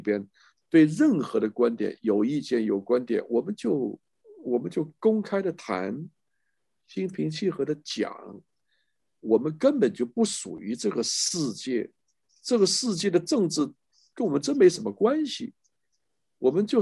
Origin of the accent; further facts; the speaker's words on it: China; now in United States; 听说我们是中国人，大家很开心的